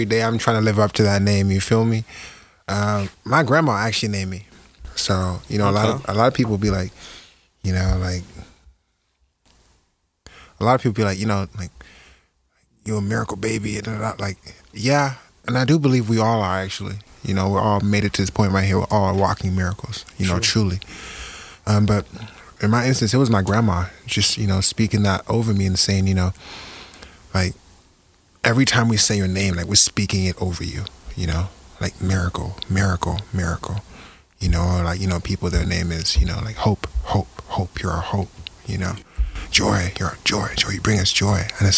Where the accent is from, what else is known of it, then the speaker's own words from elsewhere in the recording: London, United Kingdom; my experience growing up in London, it was amazing.